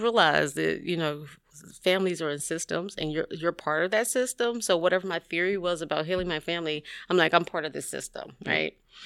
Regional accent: Pittsburgh, Pennsylvania, United States; I grew up in Pittsburgh, Pennsylvania.

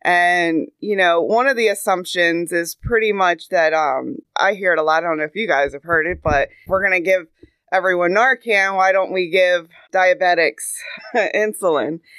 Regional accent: Maryland, United States; I was born and raised in Cecil County.

